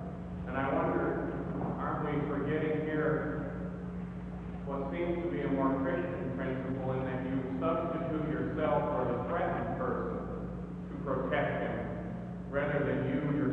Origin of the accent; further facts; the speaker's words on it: California, United States; Yeah, I mean, I'm from California, and I know that many Japanese American citizens were put in concentration camps